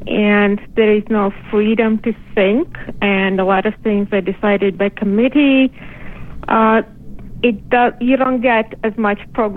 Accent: Russia; accent: Russian; now in New York, United States; even though I have my Russian accent still going, people also tell me I have a New York accent

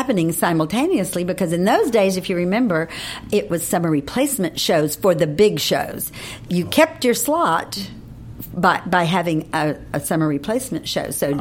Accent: Houston, Texas, United States; Texas, because we're both from Texas, Houston.

